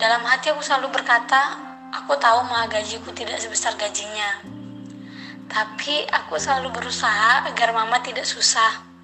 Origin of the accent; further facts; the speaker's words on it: Medan, North Sumatra, Indonesia; asal aku dari Medan.